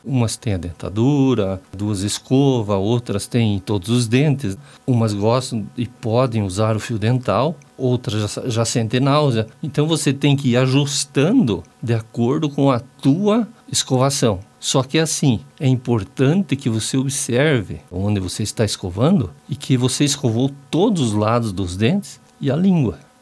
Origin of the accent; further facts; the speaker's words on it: Ponta Grossa, Paraná, Brazil; Eu sou de Ponta Grossa, o DDD lá é 42